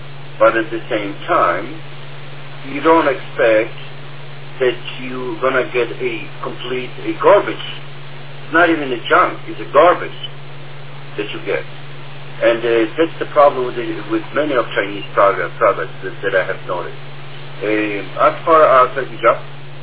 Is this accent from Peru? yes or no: no; Poland; Yeah, I was born in Poland, right. I'm Polish too.